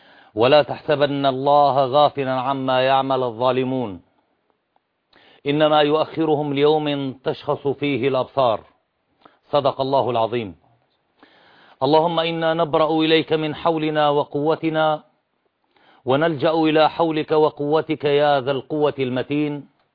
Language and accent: Arabic; Syria; نحن كسوريين